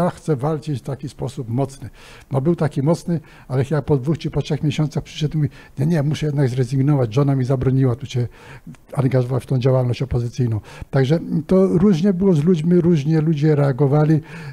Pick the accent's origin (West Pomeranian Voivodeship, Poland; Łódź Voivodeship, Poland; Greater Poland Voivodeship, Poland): West Pomeranian Voivodeship, Poland; Szczecin; jestem ze Szczecina, wróciłem do Szczecina